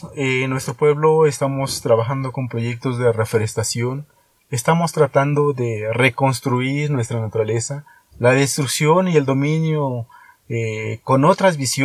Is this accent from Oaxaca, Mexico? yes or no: yes; Tilantongo, Oaxaca, Mexico; esto me motiva a mí el regresar a Tilantongo y vivir, hablar mi propia lengua, relacionarme con la propia naturaleza.